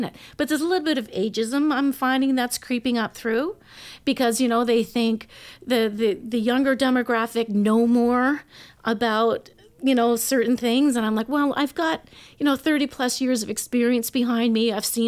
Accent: Nova Scotia, Canada; also born or lived in Northern BC; I grew up on the Eastern Shore.

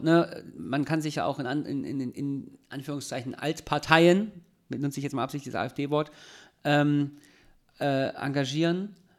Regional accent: Ulm, Baden-Württemberg, Germany; in Ulm, meiner alten Heimatstadt

